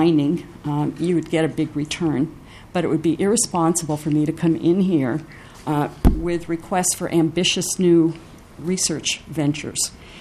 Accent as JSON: {"language": "English", "region": "Minnesota", "country": "United States", "said": "I am a Minnesotan. I know our tradition of lean government"}